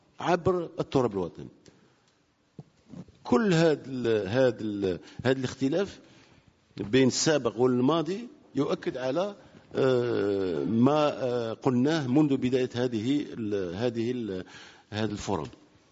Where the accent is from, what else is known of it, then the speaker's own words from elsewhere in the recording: Algeria; وأنا متيقن بأننا كجزائريين كمجتمع جزائري نعتز بصحفيين وصحفياتنا